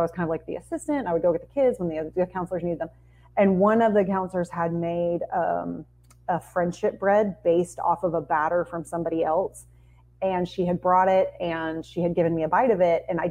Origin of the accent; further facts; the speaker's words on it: Georgia, United States; And I'm from Gwinnett County, which has a very large school.